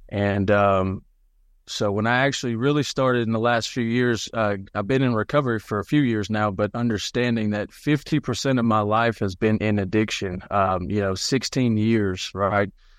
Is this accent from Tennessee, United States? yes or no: yes; Gatlinburg, Tennessee, United States; also born or lived in Knoxville; I was born in Knoxville, the University of Tennessee, Vols, and grew up actually in the same hometown as … Went to school in Sevier County.